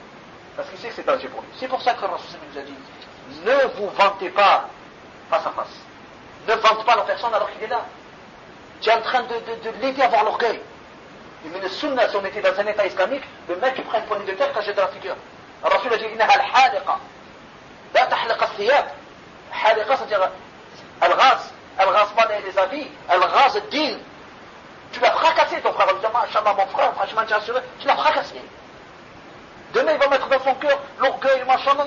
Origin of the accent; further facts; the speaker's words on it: Algeria; Parce que toi, tu es du Koweït, moi, je suis d'Algérie.